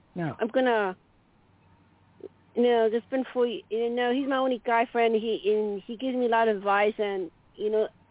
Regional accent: Denver, Colorado, United States; Colorado, Denver.

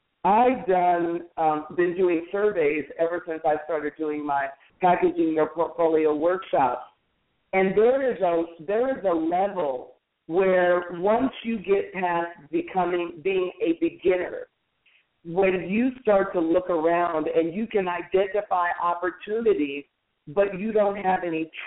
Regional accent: Tacoma, Washington, United States; I've been running around seeing my family and my friends because I'm from Tacoma, Washington.

